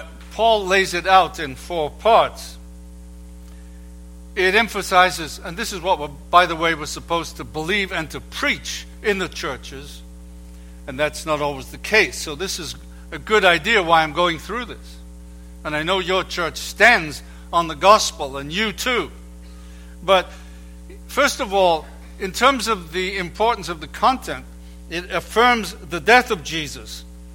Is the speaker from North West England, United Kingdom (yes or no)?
yes; Liverpool, North West England, United Kingdom; at the funeral of William Gladstone, who was a Liverpudlian like I am